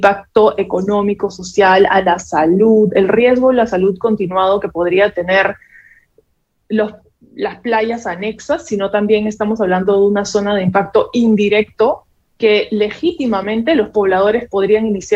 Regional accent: Peru; Realmente muestra la solidaridad que estamos siendo como peruanos

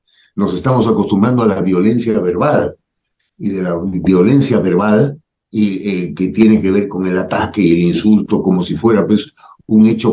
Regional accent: Peru; Nosotros como peruanos ya no tenemos que ver en la conformación de la agenda ni en las fechas.

